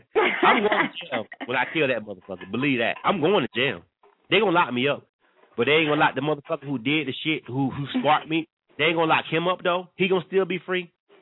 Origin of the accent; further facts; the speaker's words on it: Panama City, Florida, United States; because I'm from Panama City, y'all.